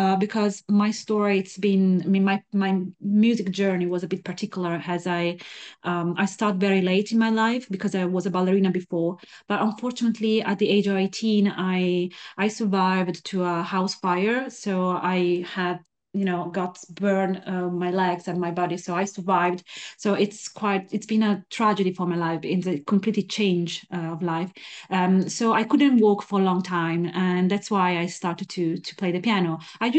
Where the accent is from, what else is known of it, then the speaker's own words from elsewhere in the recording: northern Italy, Italy; moved away; So I was living in Italy in the north. I come from North Italy, and I just wanted to, I don't know, I just wanted to try and move here for a while, not for a long time, just maybe for a few months, but then I'm still here. So I'm settled